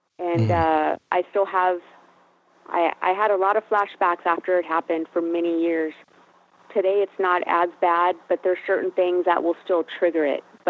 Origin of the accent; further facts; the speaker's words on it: Buena Park, California, United States; I grew up in Orange County. I grew up in Buena Park, born and raised there till I was 14 years old. I went to school out there.